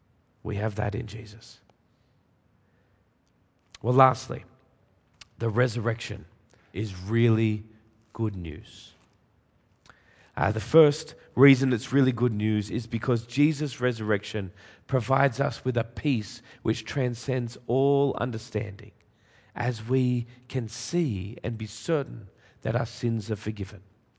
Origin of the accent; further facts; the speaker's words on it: United Kingdom; But because we're British, I'm sure you're amening and rejoicing in your hearts.